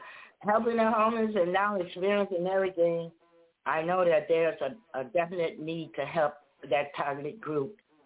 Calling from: Chicago, Illinois, United States

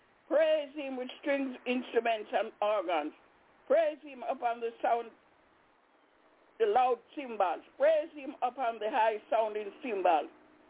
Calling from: Albany, New York, United States; I'm calling from Albany, New York.

